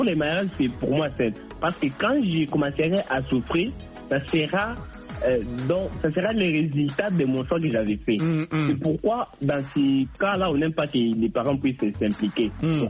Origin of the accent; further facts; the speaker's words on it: Kasaï, DR Congo; Comme par exemple, moi je suis du Kassai.